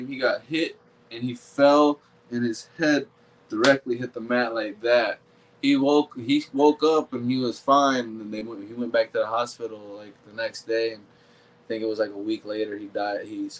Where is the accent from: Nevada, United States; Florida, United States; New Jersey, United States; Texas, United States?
Florida, United States; I'm from Florida. I'm from Deep Side. So if y'all from Florida, you know where that.